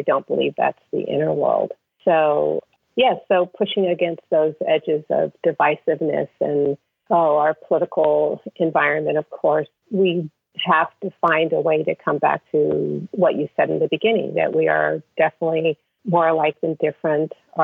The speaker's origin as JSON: {"language": "English", "town": "San Francisco", "region": "California", "country": "United States", "tie": "born or raised there", "said": "Growing up in San Francisco, we weren't well off. We weren't wealthy. We were middle class."}